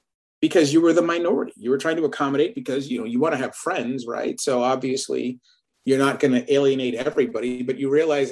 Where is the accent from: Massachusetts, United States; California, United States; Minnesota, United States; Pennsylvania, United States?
Massachusetts, United States; Boston; it was good to be in a majority Black environment for one of the first times since I was a kid, since growing up in Boston.